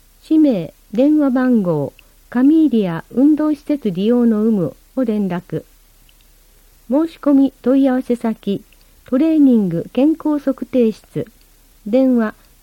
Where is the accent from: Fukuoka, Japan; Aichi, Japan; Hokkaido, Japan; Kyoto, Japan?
Fukuoka, Japan; Futsukaichi; でも山笠といえばやはり博多祇園山笠が一番に浮かぶのは、地理的に博多に近い二日市に生まれ育ったからでしょうか。